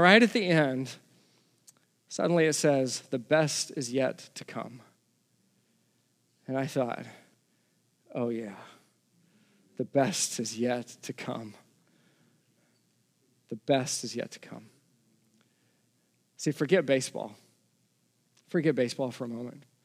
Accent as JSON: {"language": "English", "region": "Texas", "country": "United States", "lives_now": "New Jersey, United States", "said": "I get it. We're from Texas."}